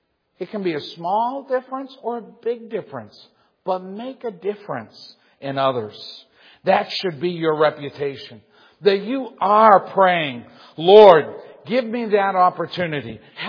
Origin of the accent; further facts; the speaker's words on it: Massachusetts, United States; Listen, I grew up in New England. I am a New Englander. Grew up in Massachusetts on an old dairy farm.